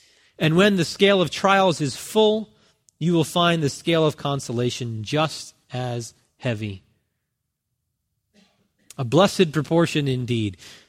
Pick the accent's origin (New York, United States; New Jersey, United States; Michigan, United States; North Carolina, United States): New Jersey, United States; I grew up in New Jersey, where it is not sunny every day like it is in Southern California.